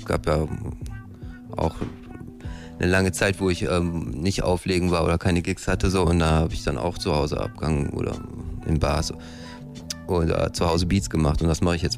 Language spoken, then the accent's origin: German; Bottrop, North Rhine-Westphalia, Germany; weil ich komme ja aus Bottrop ursprünglich.